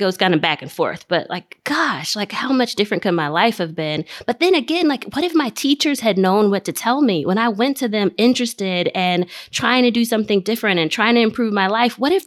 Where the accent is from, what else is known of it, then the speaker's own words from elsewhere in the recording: Nigeria; I'm Nigerian.